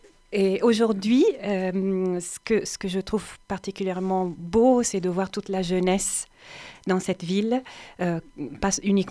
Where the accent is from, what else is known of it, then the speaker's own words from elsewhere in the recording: Bologna, Emilia-Romagna, Italy; French is a second language; also born or lived in Brussels / Barcelona; now in Montpellier, France; J'ai grandi à Bologne. en Italie. Après, j'habite à Bruxelles et à Barcelone.